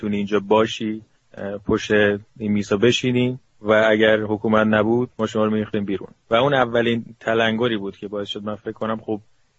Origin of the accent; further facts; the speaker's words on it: Iran; now in Atlanta, United States; من یک بلوچ ایرانی هستم، ولی قبل اینکه ایرانی یا بلوچ باشم یه انسانم